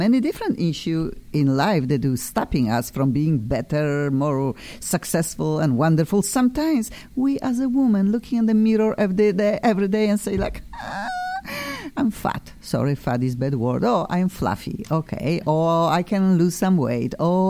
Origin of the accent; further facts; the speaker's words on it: Poland; now in California, United States; I'm from Poland, and I cannot wait to be back into my country.